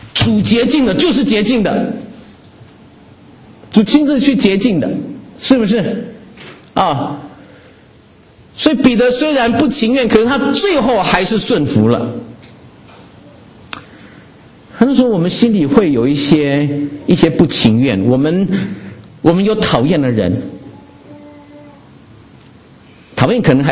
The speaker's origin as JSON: {"language": "Chinese", "country": "Taiwan", "said": "我是从台湾来的啊、哦，那可是我很中国，我要跟大家讲，我很中国"}